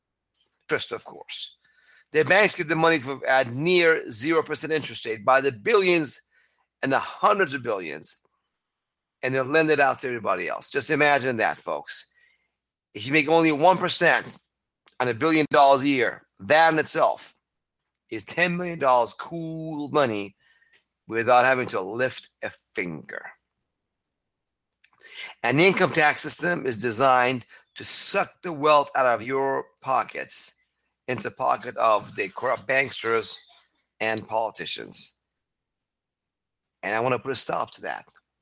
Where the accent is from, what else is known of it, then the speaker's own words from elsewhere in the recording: Iran; now in United States; I'm an immigrant from Iran, folks. I came here in 1977 to the land of the free and the home of the brave